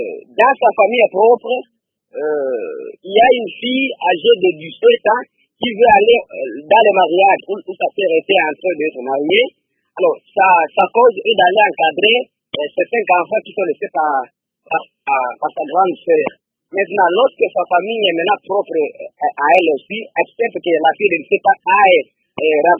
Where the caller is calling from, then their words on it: Kalima, Maniema, DR Congo; de Kalima Maniema